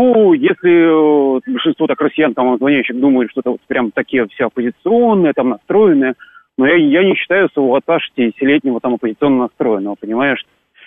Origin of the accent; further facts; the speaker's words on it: Belarus; я краткий белорус, но мне еще повезло, у меня еще российский паспорт.